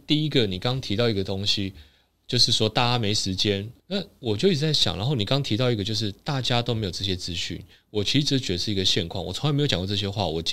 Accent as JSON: {"language": "Chinese", "country": "Taiwan"}